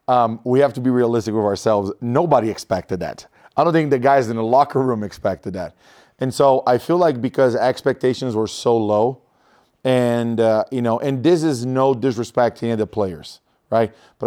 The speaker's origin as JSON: {"language": "English", "country": "Brazil", "tie": "born or raised there", "said": "Growing up in Brazil, I would dream about like, oh, blue blood, NCAA tournament, like you're in college."}